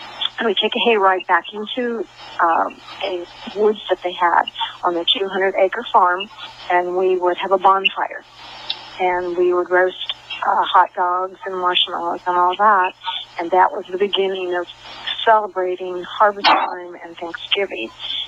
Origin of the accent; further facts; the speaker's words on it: Chippewa, Ohio, United States; now in Florida, United States; I grew up in Chippewa, Ohio.